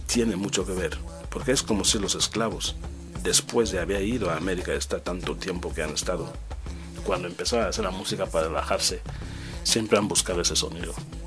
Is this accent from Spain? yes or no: no; Bangangté, West, Cameroon; yo soy de Bangante, que soy Bamiliké, pero mi ciudad es Bangante.